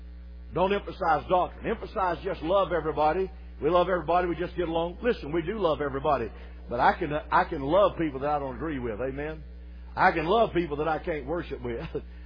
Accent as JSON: {"language": "English", "region": "the South", "country": "United States", "tie": "born or raised there", "said": "My ministry has always been in the South. I was raised in the South, and glad I was."}